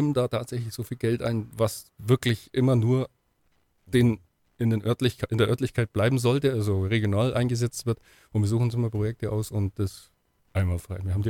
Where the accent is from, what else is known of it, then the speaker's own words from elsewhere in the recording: Kaufbeuren, Bavaria, Germany; ich bin ja selbst gebürtiger Kaufbeurer. Und ich musste als Schüler bei diesem Tänzelfest-Umzug immer mitlaufen.